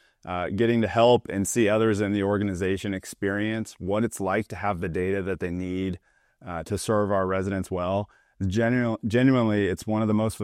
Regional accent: Dallas, Texas, United States; also born or lived in Seattle; So I grew up in the North Dallas area. I've lived here almost in my entire life. Made a little short stint in Seattle

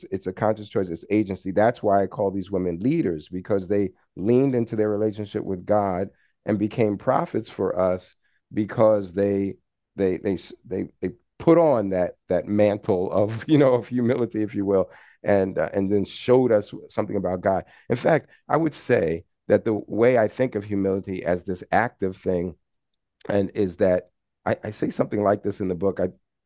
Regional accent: New York City, New York, United States; I'm from New York City, and much of my life, you know, I'm riding on the bus, riding on the subway. I'm just used to the hustle and bustle of urban life.

